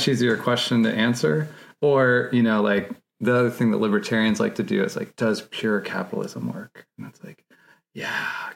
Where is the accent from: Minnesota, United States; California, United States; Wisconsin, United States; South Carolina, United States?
California, United States; California.